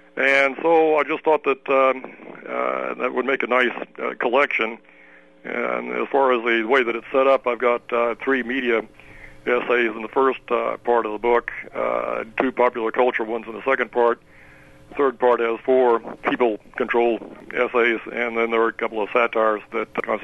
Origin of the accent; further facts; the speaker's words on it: Herrin, Illinois, United States; And I was born and raised in Herron, Illinois. It's a little... it was, at that time, a mining town in the far southern part of the state.